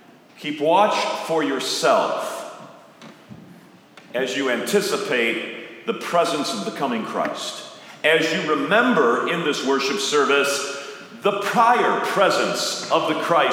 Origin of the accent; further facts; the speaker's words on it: Illinois, United States; we have a lot of nostalgic memories of growing up on the Northern Illinois Prairie, where only a few weeks ago I went back for the Corn Festival with my own children.